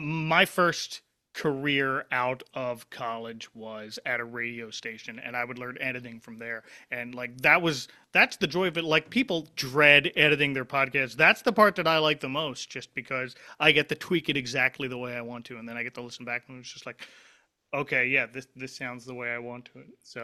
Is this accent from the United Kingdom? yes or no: no; Philadelphia, Pennsylvania, United States; accent: Philadelphia; I like worked in Center City, Philly at the radio station and like trying to unlearn parts of my accent.